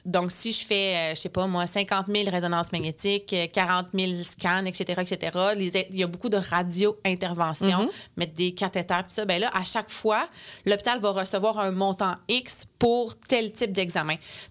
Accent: Quebec, Canada; Je viens du Bas-Saint-Laurent.

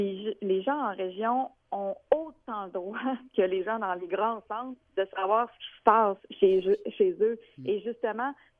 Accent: Port-Cartier, Quebec, Canada; je suis une fille de région. Je viens de la Côte-Nord. Mon père est encore sur la Côte-Nord. Mes amis, j'ai grandi à Port-Cartier.

